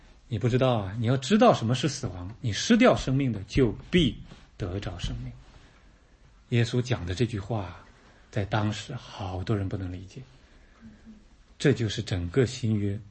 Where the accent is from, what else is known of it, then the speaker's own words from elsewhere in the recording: China; 我们中国人特别看重的